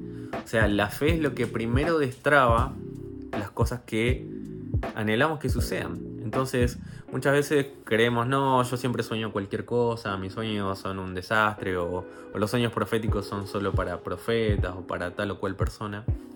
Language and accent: Spanish; Buenos Aires, Argentina; now in Chile; soy de Argentina, Buenos Aires, pero estoy viviendo en Chile.